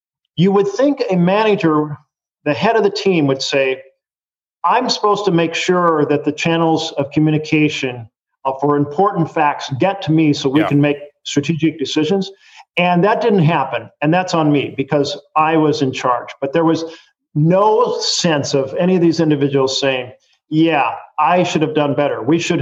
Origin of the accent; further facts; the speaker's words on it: Oregon, United States; growing up in Oregon and thinking about how the different branches of government worked